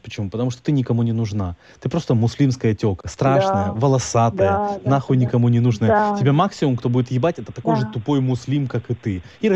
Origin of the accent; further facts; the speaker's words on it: Moscow, Russia; Я из Москвы.